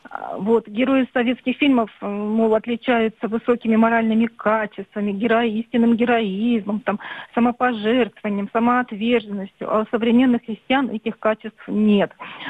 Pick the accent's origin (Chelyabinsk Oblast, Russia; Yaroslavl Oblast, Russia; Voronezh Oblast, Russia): Yaroslavl Oblast, Russia; Yaroslavl; я из Ярославля.